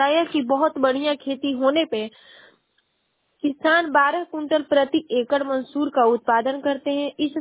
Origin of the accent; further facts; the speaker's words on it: Uttar Pradesh, India; और मैं बलिया जिले की निवासी हूँ।